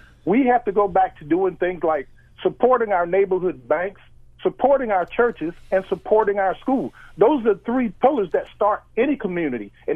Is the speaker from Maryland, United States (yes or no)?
yes; Maryland, United States; Mark, I've called you before. I'm from the Eastern Shore.